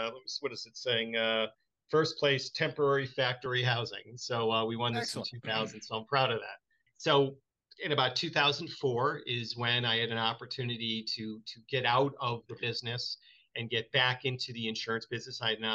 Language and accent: English; New England, United States; But to give you a little bit of my background, I grew up in New England, Providence College graduate